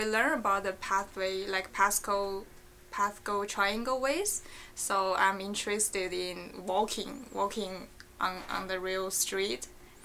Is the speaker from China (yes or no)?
yes; China; first language Chinese; English is a second language; now in United States; now I'm in Queen's College. I'm a double major student in mathematics and economics, and I come from China.